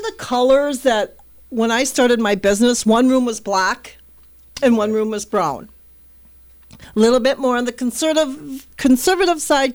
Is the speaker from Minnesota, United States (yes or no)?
yes; Minnesota, United States; You know, we're from Minnesota, so we have to dress in layers. Right?